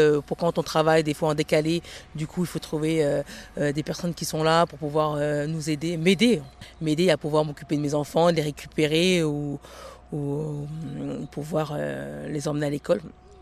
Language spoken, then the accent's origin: French; Paris, Île-de-France, France; born there; Je suis née en France, à Paris.